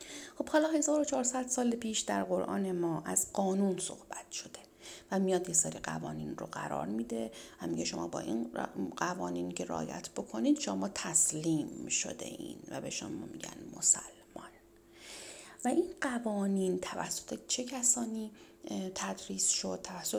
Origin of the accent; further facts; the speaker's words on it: Iran; به عنوان یک ایرانی شیعه امیرالمومنین